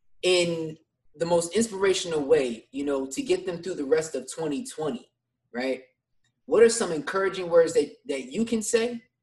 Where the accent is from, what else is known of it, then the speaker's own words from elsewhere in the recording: New Jersey, United States; And I'm from North New Jersey originally. So, you know what I mean? And then we came down to Willingboro.